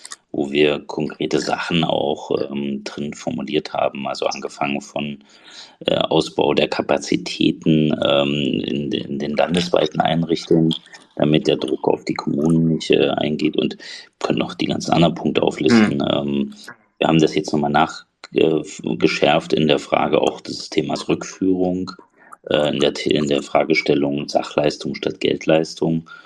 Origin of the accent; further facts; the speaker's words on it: Thuringia, Germany; der Höcker hat mal ein konstruktives Misstrauensvotum bei uns in Thüringen beim Parlament gestellt.